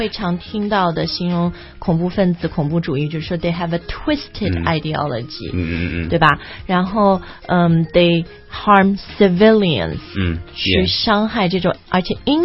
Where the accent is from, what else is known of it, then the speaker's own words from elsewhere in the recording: China; 然后虽然我是中国人但就看完全难以相信